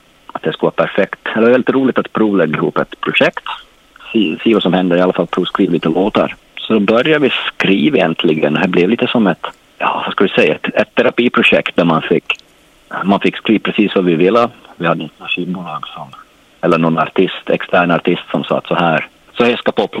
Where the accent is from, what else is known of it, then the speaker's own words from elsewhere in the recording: Perstorp, Skåne, Sweden; now in Stockholm, Sweden; Jag är från ett ställe som heter Perstorp i Skåne i Sverige. Men vi bor alla tre i Stockholm i dagens läge.